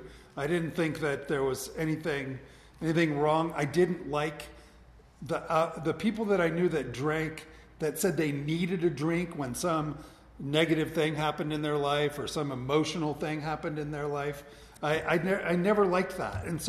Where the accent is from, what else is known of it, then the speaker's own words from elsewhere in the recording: Los Angeles, California, United States; I was born and raised in Los Angeles.